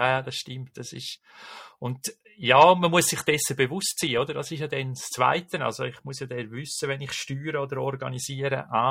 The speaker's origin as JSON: {"language": "German", "country": "Switzerland", "said": "Aber müssen wir da immer noch etwas lernen als Schweizer?"}